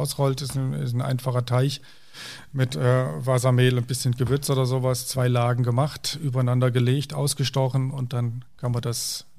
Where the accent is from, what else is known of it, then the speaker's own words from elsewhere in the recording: Hesse, Germany; mein Papa wurde gefragt, wo ihr herkommt, da hieß ja, wir kommen aus Fulda. Und dann noch so 30 Kilometer Richtung Moskau oder Richtung Osten, ne? Also da hast du bloß nicht gesagt Rhön, oder ich habe Abitur gemacht in Fulda dann.